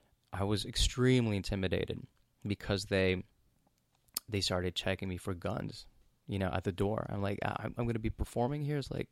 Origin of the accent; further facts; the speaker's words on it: Canada; it was almost like an embarrassing, like, I'm from Canada, you know.